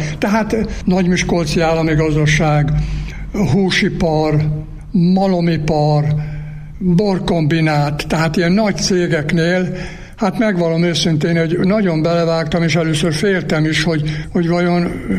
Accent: Bükkszentkereszt, Borsod-Abaúj-Zemplén, Hungary; born there; Nagyon szegényen éltünk, Bükszön kereszten születtem, és mikor 16 éves lettem, hát kőműves tanulónak elmentem

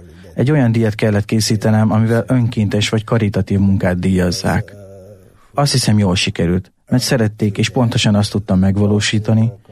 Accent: Belgrade, Serbia; moved away as an adult; also born or lived in Italy; Belgrádban születtem, ott is éltem sokáig, aztán Olaszországba költöztem 3 évre

